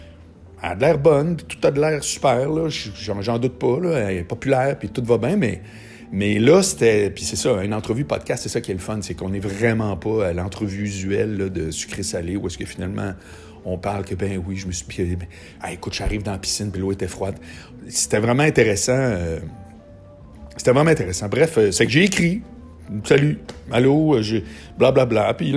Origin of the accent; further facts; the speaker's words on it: Montréal, Quebec, Canada; je suis à Montréal, je suis un Canadien avec mon dollar de pauvre